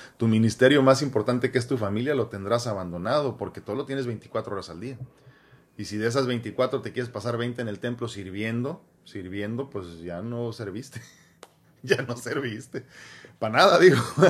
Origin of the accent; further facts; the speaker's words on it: Mexico; te siento como mexicano, como persona, como humano